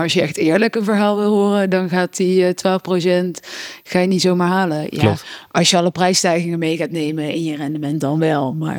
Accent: Netherlands; We denken als Nederlanders, oké, is ook een EU-land, we gaan daarheen.

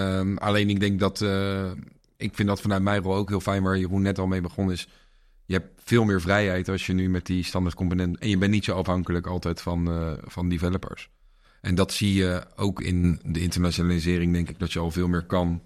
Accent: Netherlands; Ik als Nederlander, en ik zou merchandise voor Duitsland, zou ik niet per se alle synoniemen kennen.

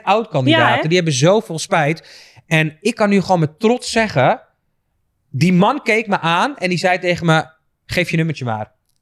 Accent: Krommenie, North Holland, Netherlands; Ik heb een groepje meiden die ik al sinds mijn 15e en 16e ken uit Krommenie.

